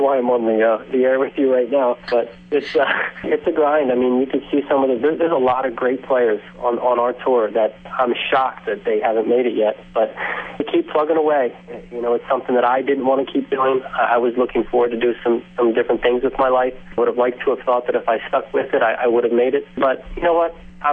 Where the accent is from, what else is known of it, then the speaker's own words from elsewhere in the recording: Sarasota, Florida, United States; he saw that I was, you know, on the tee sheet that I was from Sarasota.